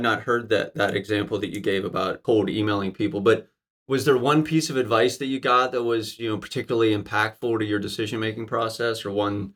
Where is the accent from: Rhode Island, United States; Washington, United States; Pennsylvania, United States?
Pennsylvania, United States; Pittsburgh; As you know, I'm from Pittsburgh, so we have a certain animosity towards each other.